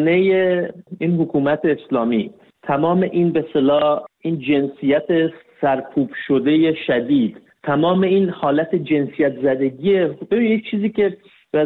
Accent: Iran; آدم نمیتونه توی ایران بزرگ شده باشه در شرایطی که ما بزرگ شدیم. من متولد 1360م، یعنی من با توی جنگ بزرگ شدم

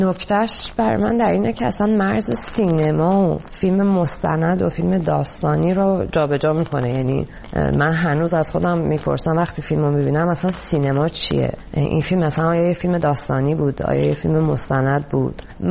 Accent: Iran; من از ایران اومدم بیرون

